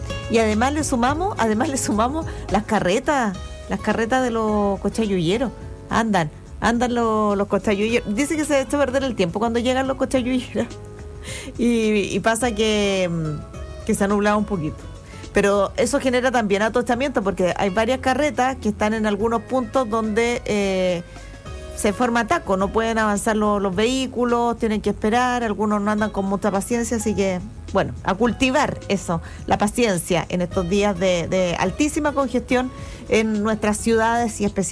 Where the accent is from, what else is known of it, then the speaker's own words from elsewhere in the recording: Chile; mañana voy a ir a comprarlo, a última hora, como buen chileno